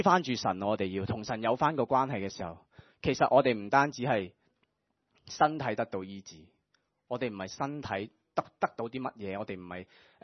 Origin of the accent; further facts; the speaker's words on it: China; 我哋中国人成日讲，我觉得呢句说话係非常正，就係饮水思源。